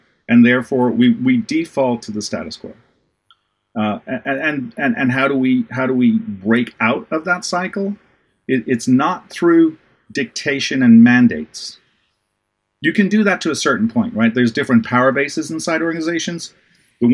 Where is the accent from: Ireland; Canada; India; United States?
Ireland; you know, I'm from Ireland originally.